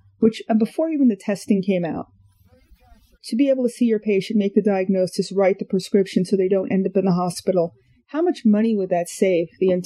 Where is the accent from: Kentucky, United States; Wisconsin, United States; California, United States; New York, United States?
New York, United States; I'm a New Yorker initially